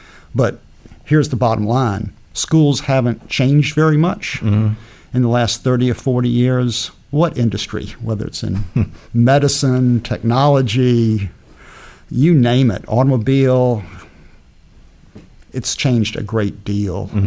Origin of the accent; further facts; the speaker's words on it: Wisconsin, United States; a teacher at Eau Claire High School in the early 80s. But I had the good fortune of returning to my home state 2 years or so ago